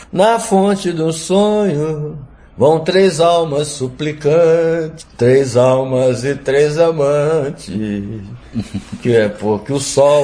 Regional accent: Senhor do Bonfim, Bahia, Brazil; also born or lived in Salvador; eu nasci em Salvador, né? Estreiei em Salvador, né? Como diz na Bahia, né? Aí com 6 meses, eu fui morar no interior, que é uma cidade chamada Senhor do Bonfim, perto de Juazeiro, que é fronteira com Pernambuco. Cidade muito pobre, sertão.

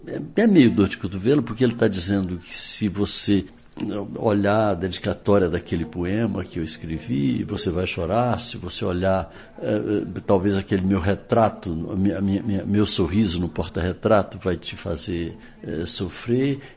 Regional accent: Teresina, Piauí, Brazil; Eu cresci com Torquato em Teresina

